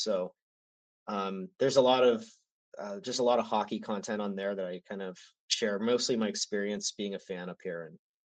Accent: San Jose, California, United States; I was in high school and growing up in San Jose, we had the Sharks there

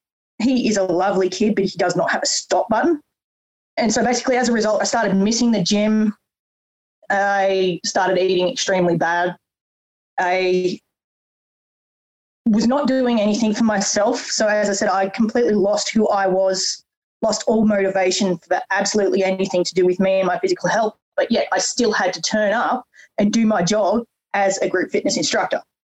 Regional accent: Goulburn, New South Wales, Australia; Okay, well, first of all, I'm from Goulburn in New South Wales. So that's partway between Canberra and Sydney.

